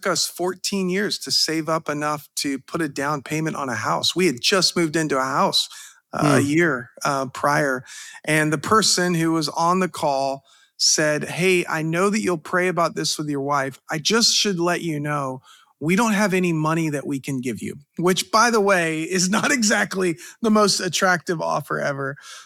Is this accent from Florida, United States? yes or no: yes; Pensacola, Florida, United States; I grew up in Pensacola, Florida with a dream really to become someone who was in sports medicine.